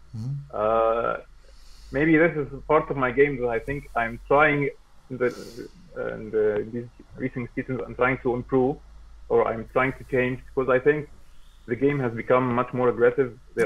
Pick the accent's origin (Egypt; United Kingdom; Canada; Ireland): Egypt; I'm from Egypt. Yeah. I'm joining from Egypt, yeah.